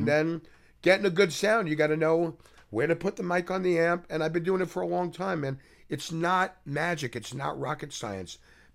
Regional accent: Flushing, New York, United States; I was from Flushing.

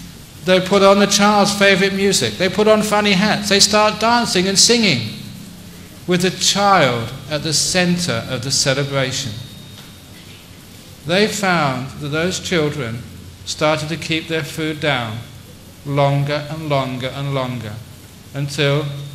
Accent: London, United Kingdom; I grew up in London in the 60s and early 70s, before I became a monk

